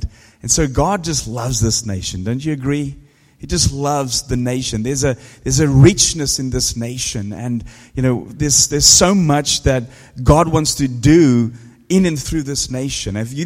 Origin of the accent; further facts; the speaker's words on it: South Africa; now in United Kingdom; Now, I'm originally from South Africa, for some of you don't know. I've been on this island now since 2001